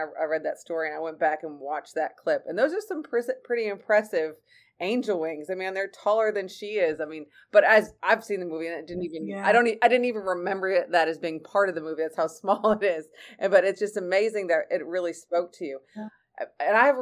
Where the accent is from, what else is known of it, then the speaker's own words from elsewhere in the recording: Midwest, United States; now in Texas, United States; I'm from the Midwest. In Texas, we don't get fall.